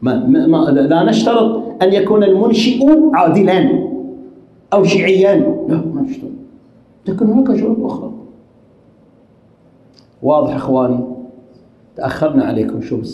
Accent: Al-Ahsa, Eastern Province, Saudi Arabia; بعض علمائهم في منطقتنا في الأحساء تفهم

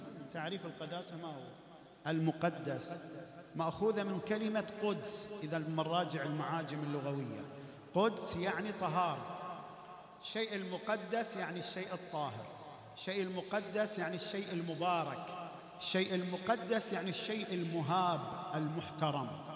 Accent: Saudi Arabia; حتى احنا في بلادنا هذا بلاد الحرمين مصنفة عندنا في المملكة العربية السعودية

